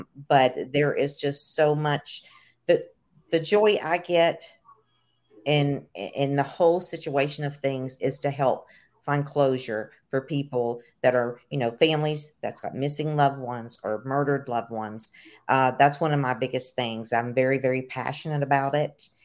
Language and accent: English; Tennessee, United States; I was raised here in Tennessee and, it was not allowed.